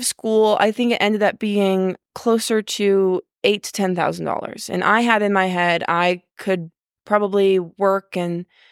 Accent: St. Louis, Missouri, United States; So I grew up in St. Louis, and I really just did not want to go to school in St. Louis.

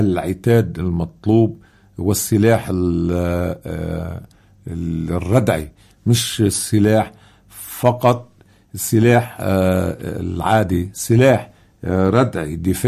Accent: South Governorate, Lebanon; نحن أبناء المناطق الحدودية الجنوبية على الحدود، اللي خلقنا ومنعرف كيف كان يزرع الخوف فينا

